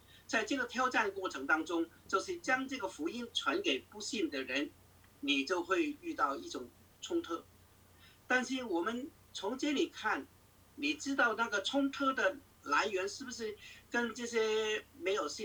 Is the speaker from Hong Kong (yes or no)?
yes; Hong Kong; 我相信你在新闻都听到，我是香港人，我当然对香港现在的那个情况非常了解。